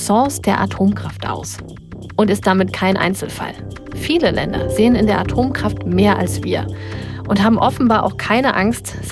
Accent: Saarland, Germany; Genau gesagt hat man einen super schönen Blick auf Frankreich, denn mein Heimatdorf liegt direkt an der Grenze.

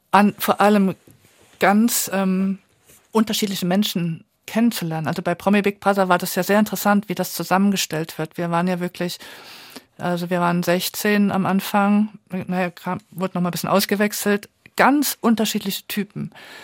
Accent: Saarbrücken, Saarland, Germany; Ich meine, Saarbrücken ist meine Heimatstadt.

